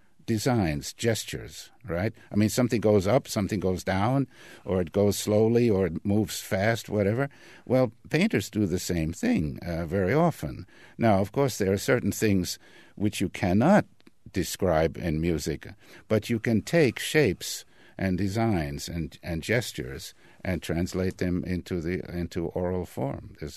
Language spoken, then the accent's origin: English; New York, United States; also growing up in New York